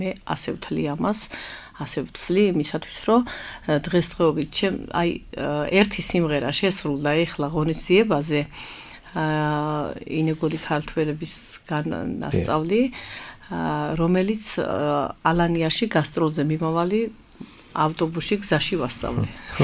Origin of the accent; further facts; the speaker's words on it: Adjara, Georgia; ზემო აჭარის ფოლკლორს რაც შეეხება, ამ ყოფა ცხოვრებაში გავიზარდე მე თვითონ ამ ფოლკლორის წიაღში, რო ვთქვათ, ჩემი ოჯახი არის მუსიკალური ოჯახი, დედა ჩემი არის ეთნოფორი.